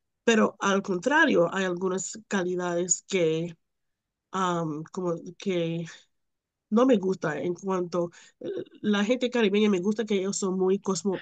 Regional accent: Panama; Yo soy de Panamá, pero al principio no podía conectarme con Panamá

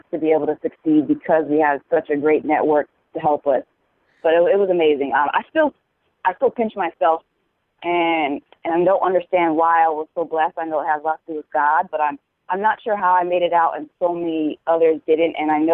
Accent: Hawaii, United States; also born or lived in Mississippi; So coming back to Oahu, where it all started, my mom moved us here when we were one. I was 1 year old. My brother was 4.

